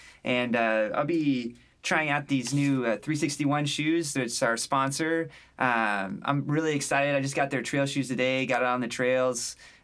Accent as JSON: {"language": "English", "town": "Bloomington", "region": "Indiana", "country": "United States", "tie": "born or raised there", "said": "It's about my hometown, Bloomington, and a bunch of cutters, which is the local term for townies in Bloomington."}